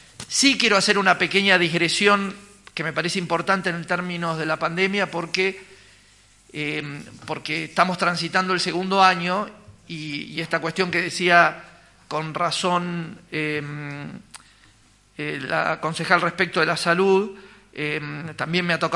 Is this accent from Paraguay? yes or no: no; Bariloche, Río Negro, Argentina; como argentino tenemos derecho a ocupar esos lugares. Por supuesto sé que es un camino, y como barilochense también